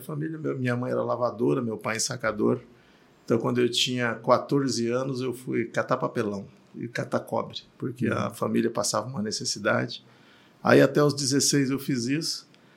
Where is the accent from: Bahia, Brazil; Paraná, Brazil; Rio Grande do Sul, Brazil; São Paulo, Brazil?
Paraná, Brazil; Cornélio Procópio; also born or lived in Rolândia; Eu nasci em Rolândia, cara. Foi muito motivo de piada na escola. Nasci em Rolândia, mas fui criado em Cornélio Procópio. E, enfim, fiz minha infância foi sempre ali no norte do Paraná.